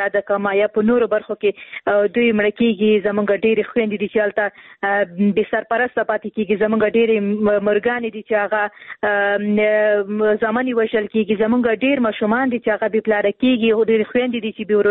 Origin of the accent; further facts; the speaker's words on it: Khost, Afghanistan; ورور زه هم د خوست یم